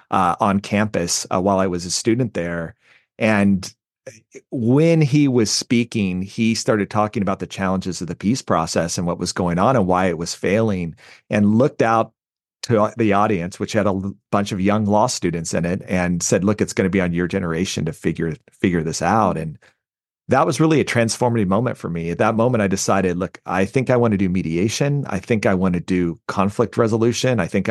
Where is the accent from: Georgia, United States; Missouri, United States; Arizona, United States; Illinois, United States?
Missouri, United States; Kansas City; where I grew up in Kansas City, Missouri, there was a lot of Pacific Islanders that lived there.